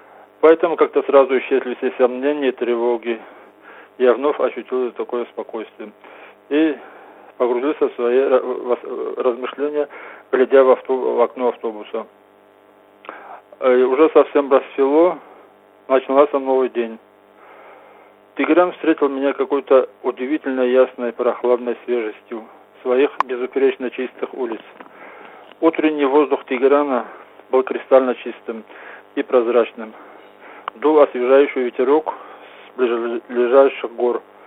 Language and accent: Russian; Nalchik, Kabardino-Balkaria, Russia; Я из Нальчика.